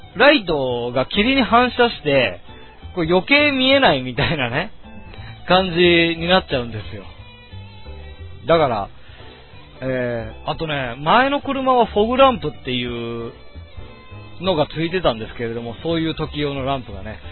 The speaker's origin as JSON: {"language": "Japanese", "region": "Kyoto", "country": "Japan", "tie": "born or raised there", "said": "僕の実家は京都の北の方なんですけれども、向かう途中は霧で有名なところ"}